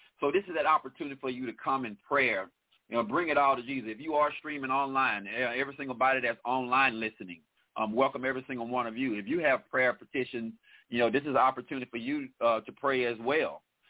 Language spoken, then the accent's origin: English; Louisiana, United States; I'm from Louisiana myself, so welcome, welcome, welcome.